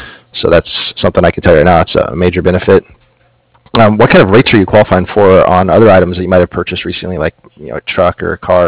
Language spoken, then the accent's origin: English; Texas, United States; I grew up in Central Texas, and I remember it was hot.